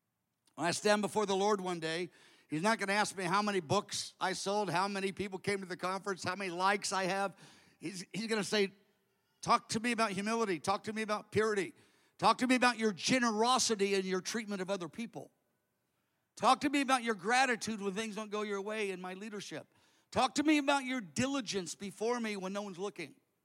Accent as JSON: {"language": "English", "country": "United States", "said": "And I'm an American in the 21st century. Growing is what we do."}